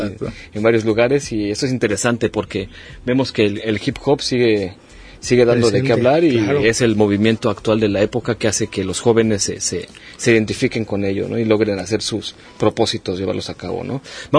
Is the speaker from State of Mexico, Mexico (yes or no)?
no; Mexico City, Mexico; now in Puerto Vallarta, Mexico; yo vengo de la Ciudad de México